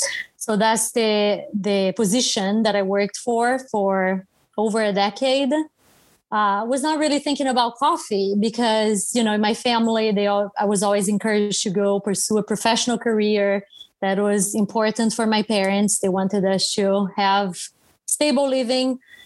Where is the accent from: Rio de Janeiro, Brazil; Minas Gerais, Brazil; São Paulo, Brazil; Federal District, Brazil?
São Paulo, Brazil; Batatais; I was born and raised in Brazil. So I was born on the countryside of Brazil.